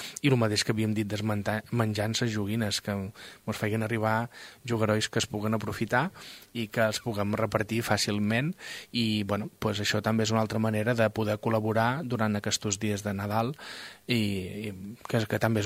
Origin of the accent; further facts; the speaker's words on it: Ibiza, Balearic Islands, Spain; jo venc d'Eivissa, som eivissenc de naixement